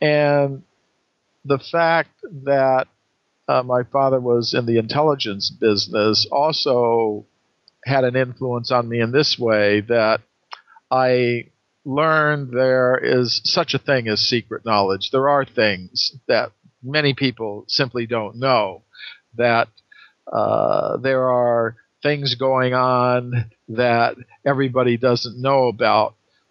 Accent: United States; born there; I was born in 1948 in the United States.

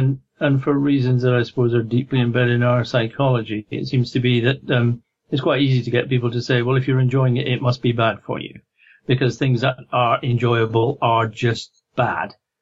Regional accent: Scotland, United Kingdom; But I suppose because I'm Scottish, at the time I grew up, went through medical school

